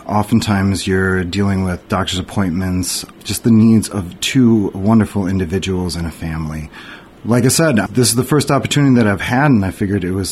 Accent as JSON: {"language": "English", "town": "Chicago", "region": "Illinois", "country": "United States", "said": "Well, I'm a Midwesterner at heart. Although I come from the suburbs of Chicago, I know hard work, I know family, I know dedication, I know respect."}